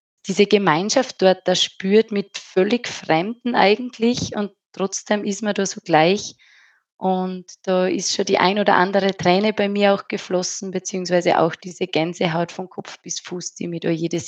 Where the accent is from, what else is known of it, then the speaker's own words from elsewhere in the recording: Upper Austria, Austria; Es handelt sich dabei um ein Festival bei uns in Oberösterreich